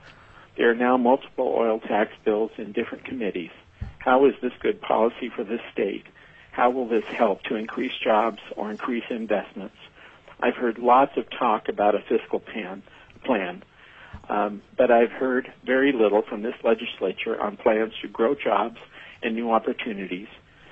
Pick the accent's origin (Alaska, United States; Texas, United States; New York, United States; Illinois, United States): Alaska, United States; Palmer; I've lived in Alaska for 54 years. Again, I'm from Palmer